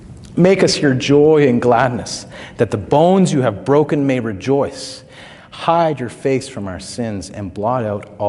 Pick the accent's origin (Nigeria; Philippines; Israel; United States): Israel; Now, as a kid, I grew up in Israel. I was running around as a little, blondie with a Dutch bowl haircut